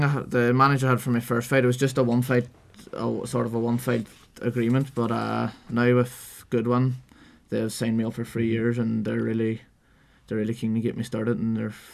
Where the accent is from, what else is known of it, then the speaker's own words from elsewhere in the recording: Derry, Northern Ireland, United Kingdom; I'm from Derry, but I've boxed out of Belfast in my amateur days